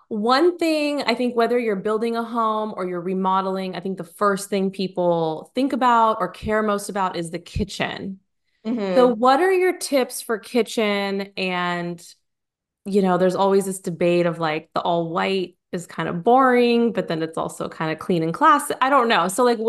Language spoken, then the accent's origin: English; California, United States; now in Nashville, United States; I'm from California, but I live in Nashville now, and the walls are so much bigger here.